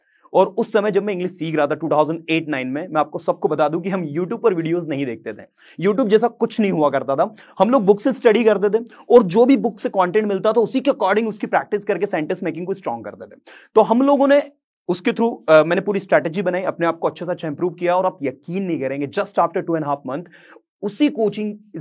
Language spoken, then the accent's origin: Hindi; Loni, India; तो मैं एक बहुत छोटे गांव से बिलोंग करता हूं, मेरे गांव का नाम है लोनी।